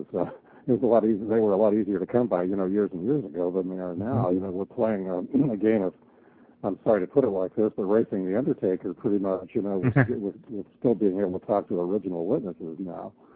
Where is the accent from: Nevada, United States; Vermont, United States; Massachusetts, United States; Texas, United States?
Texas, United States; also born or lived in New Hampshire; now in Roswell, United States; New Hampshire. I grew up in West Texas, but we lived in New England for many years.